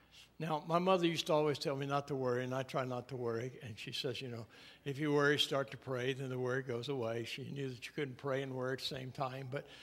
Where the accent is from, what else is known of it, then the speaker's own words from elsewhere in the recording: Scotland, United Kingdom; Well, first of all, being a Scot, I know nothing's free.